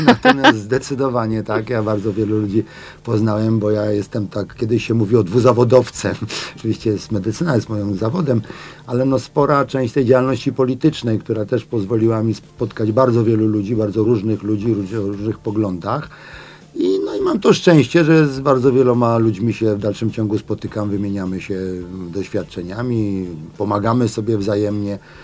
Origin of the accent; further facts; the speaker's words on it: Ostrowiec Świętokrzyski, Świętokrzyskie Voivodeship, Poland; jestem chłopakiem z Czerwonych Bloków, wychowałem się, urodziłem w Ostrowcu. Jestem absolwentem liceum Chreptowicza, przyjeżdżam na zjazdy, nawet jeden prowadziłem. Cały czas związany z regionem.